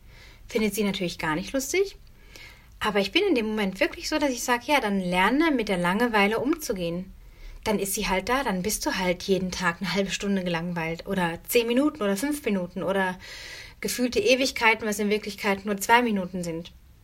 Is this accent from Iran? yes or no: no; North Rhine-Westphalia, Germany; ich bin auf dem Dorf aufgewachsen, in Nordrhein-Westfalen, habe auf dem Land gelebt.